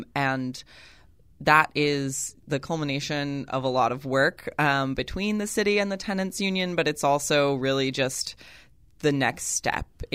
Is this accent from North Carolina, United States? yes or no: no; Washington, United States; now in California, United States; I'm very lucky and grateful to be a Californian. I was not born one. I'm from Washington State.